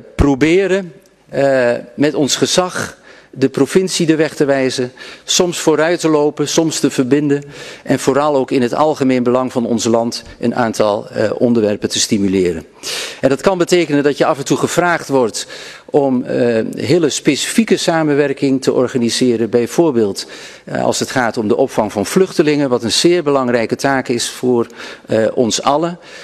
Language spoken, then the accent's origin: Dutch; Overijssel, Netherlands; We komen beide uit Twente, geboren en getogen.